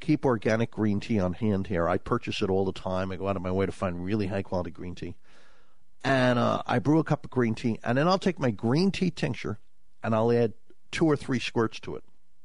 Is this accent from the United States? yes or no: no; Cork, Munster, Ireland; born there; I found a little house where I was born down in Southern Ireland in Cork.